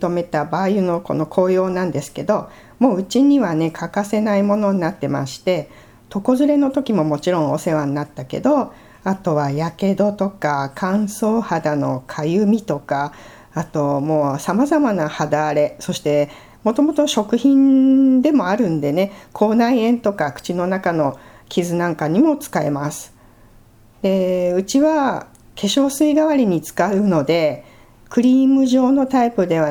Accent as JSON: {"language": "Japanese", "region": "Fukuoka", "country": "Japan", "said": "これは私が福岡出身だから身近にあったのかなと思います"}